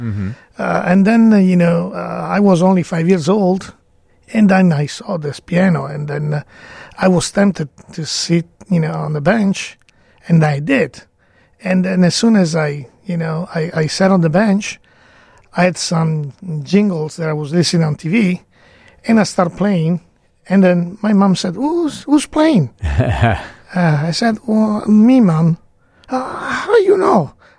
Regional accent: Venice, Veneto, Italy; moved away as an adult; also born or lived in Padua; now in United States; originally, I was born in Venice in 1962, and then I lived all my young age there. I grew up in the beautiful city, and then moved to Padua later, and then started my family in the Venetian region.

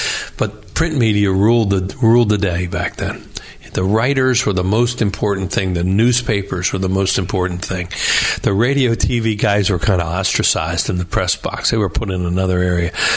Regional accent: Newtown Square, Pennsylvania, United States; We're sitting here talking about how I grew up in Newtown Square in Delaware County. I grew up a Phillies fan.

